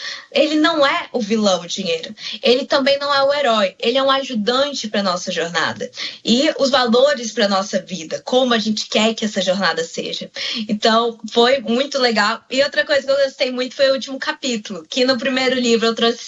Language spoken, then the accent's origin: Portuguese; Apuí, Amazonas, Brazil; E eu nasci em Apuí, e quando eu morava lá